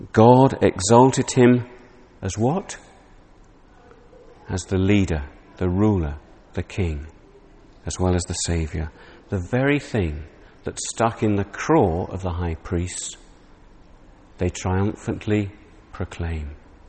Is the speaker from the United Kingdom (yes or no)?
yes; England, United Kingdom; Now, being an Englishman, naturally I was overjoyed at this.